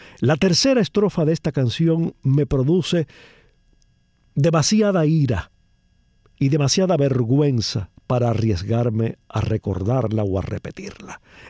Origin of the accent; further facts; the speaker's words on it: Cuba; mi infancia en Cuba